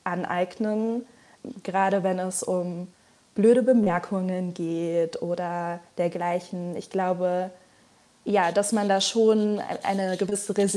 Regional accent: Frankfurt, Hesse, Germany; weil ich eben in Frankfurt aufgewachsen bin, eine international geprägte Großstadt mit Menschen aus den verschiedensten Teilen der Welt, ein sehr großer Anteil von Personen mit Migrationshintergrund.

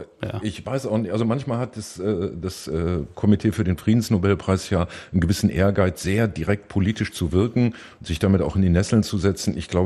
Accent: North Rhine-Westphalia, Germany; born there; Neandertal, ja, ich bin da in der Nähe geboren

